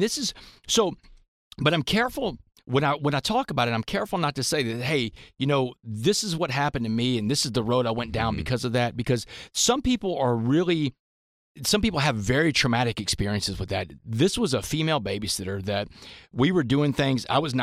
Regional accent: Texas, United States; And this is Texas, man. Texas high school football. It's like a religion in my home state.

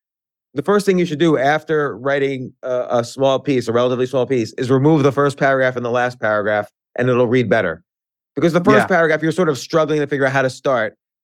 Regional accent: North Brunswick, New Jersey, United States; Right near New Brunswick, a town called North Brunswick.

